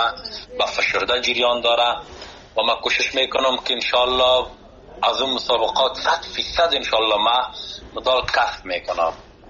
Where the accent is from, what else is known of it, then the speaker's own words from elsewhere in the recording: Afghanistan; من به خودم به حیث یک جوان افغان که از افغانستان آمدم